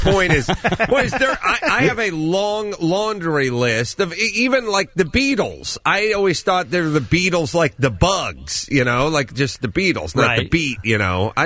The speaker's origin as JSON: {"language": "English", "country": "United States", "said": "I think all records are our records, Kevin, because I'm an American."}